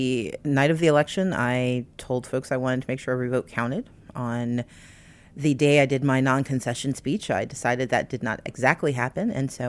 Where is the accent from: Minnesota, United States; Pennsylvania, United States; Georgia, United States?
Georgia, United States; my responsibility as an American, as a Georgian, as someone who believes in the resilience of our democracy, says that we have to call out problems when we see them and fight for change